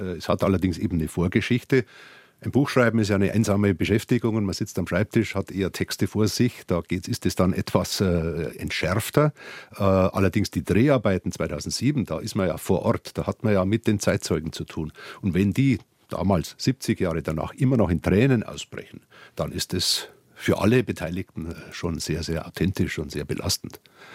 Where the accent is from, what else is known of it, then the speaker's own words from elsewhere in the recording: Bavaria, Germany; ich bin ja aufgewachsen im Landkreis Dachau zumindest, in einem Bauernhof, großen Bauernhof, in der Nähe der heutigen Gedenkstätte